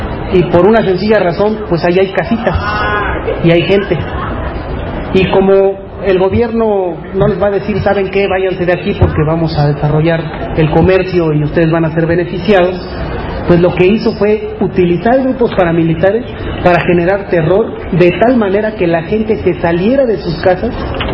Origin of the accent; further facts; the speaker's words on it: Mexico; Tenemos afortunadamente como buenos mexicanos al hombre más millonario del mundo, ¿no?